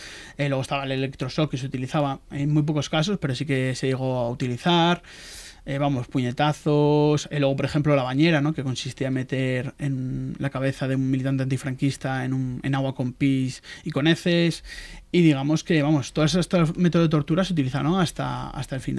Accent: Asturias, Spain; ahora en Asturias, soy asturiano

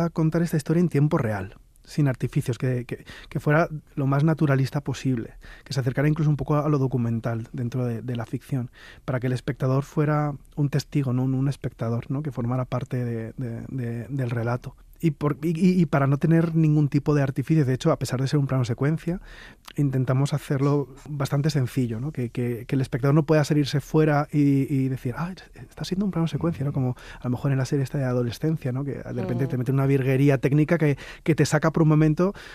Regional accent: Valencia, Valencian Community, Spain; en Valencia, que es de donde yo soy, está ocurriendo.

